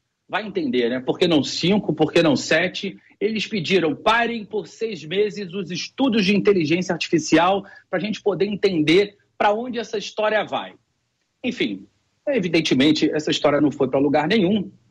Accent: Rio de Janeiro, Brazil; o meu sotaque não me deixaria mentir. Eu, apesar de ser um amante de São Paulo, da gastronomia, da noite de São Paulo e do estilo de vida paulista, sou aqui da cidade maravilhosa.

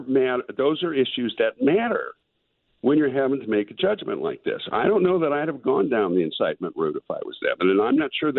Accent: United States; I mean, I'm an American citizen.

